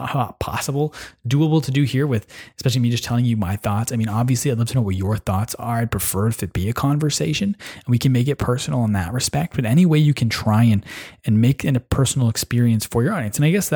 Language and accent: English; Canada; I'm from Canada. He's living in Poland. I'm in Ottawa.